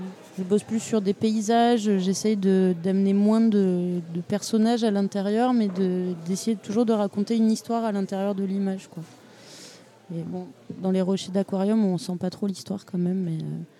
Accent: Toulouse, Occitanie, France; now in Sète, France; Moi, j'ai grandi à Toulouse, mais j'habite depuis pas longtemps à Sète.

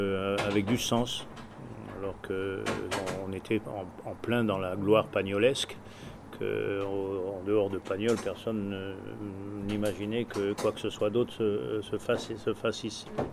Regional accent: Nice, Provence-Alpes-Côte d'Azur, France; Je suis né au bord de la Méditerranée, mais je suis niçois. Et j'aime pas l'ambiance à Nice.

